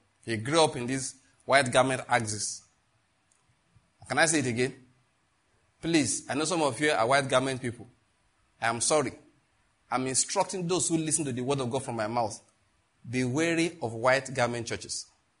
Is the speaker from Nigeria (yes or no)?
yes; Western Nigeria, Nigeria; I grew up in Western Nigeria, so I know what I'm talking about.